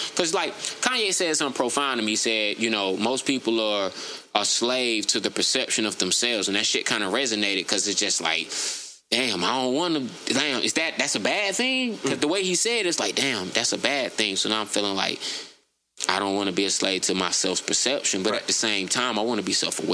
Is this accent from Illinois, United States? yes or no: no; Georgia, United States; Like I'm from Georgia.